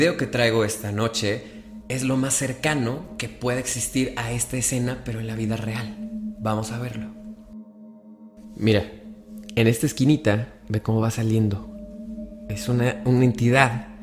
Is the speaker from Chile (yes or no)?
no; Monterrey, Nuevo León, Mexico; Soy originaria de Monterrey. Aquí mismo completé todos mis estudios hasta graduarme de la carrera de comunicación.